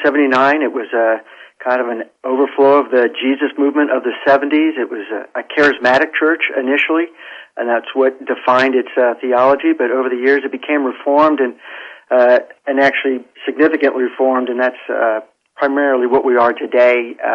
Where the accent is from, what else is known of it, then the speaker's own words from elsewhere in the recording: Washington, District of Columbia, United States; Sure. I grew up in Washington, D.C. in a large Roman Catholic family. I'm one of eight children.